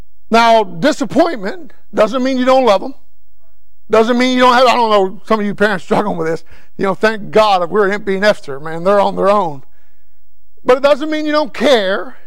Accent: United States; Now, I'm an American, so I want the election to go a certain way, but I'm also a Christian.

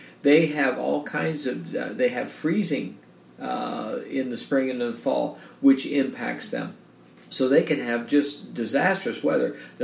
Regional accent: Iowa, United States; I grew up originally in Iowa in the Midwest

